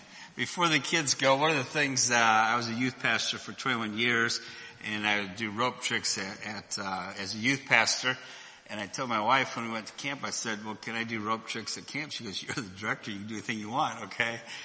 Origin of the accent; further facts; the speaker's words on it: Michigan, United States; I grew up in northern Michigan. I grew up in Michigan, and I was going to go there and play football